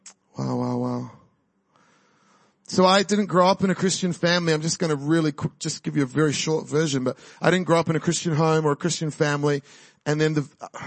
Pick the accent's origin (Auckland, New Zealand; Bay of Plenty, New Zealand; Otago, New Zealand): Auckland, New Zealand; moved away; also born or lived in Hibiscus Coast; I grew up in New Zealand. I grew up in Auckland, in South Auckland, and then in the Hibiscus Coast. But I haven't lived here for 20 years or 22 years now.